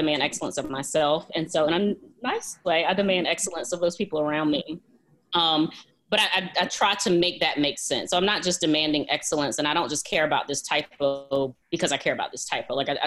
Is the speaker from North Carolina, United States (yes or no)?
yes; Roanoke Rapids, North Carolina, United States; In Eastern North Carolina, Roanoke Rapids. It's right on the Virginia border.